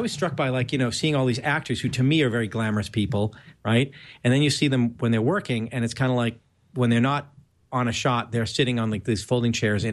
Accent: Boston, Massachusetts, United States; accent: Boston; With my Boston accent.

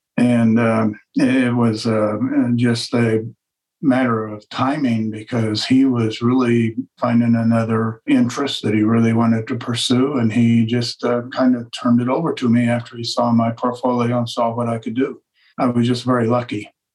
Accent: Colorado, United States; I grew up in Western Colorado, and I've been doing this since I was probably 10 years old.

